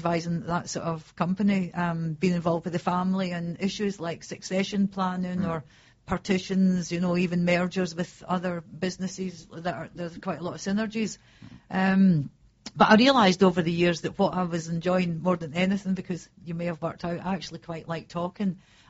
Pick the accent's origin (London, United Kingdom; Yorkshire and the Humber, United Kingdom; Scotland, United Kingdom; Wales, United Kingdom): Scotland, United Kingdom; Kilsyth; also born or lived in Stirling; And I was born in Stirling in Scotland, and I grew up in a small town, Kilsyth, and then I went to Glasgow University